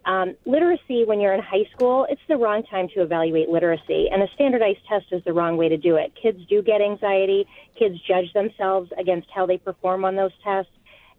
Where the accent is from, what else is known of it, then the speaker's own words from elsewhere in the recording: Webster, United States; And I'm from Webster, and I have three kids in the district. I think our educational system is fantastic in Webster.